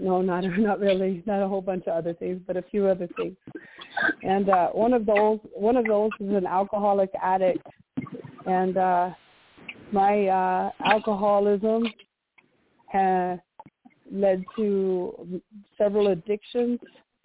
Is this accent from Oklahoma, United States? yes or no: yes; Oklahoma, United States; also born or lived in Colorado; I'm from Oklahoma. I was born in Colorado, but I was been raised in Oklahoma.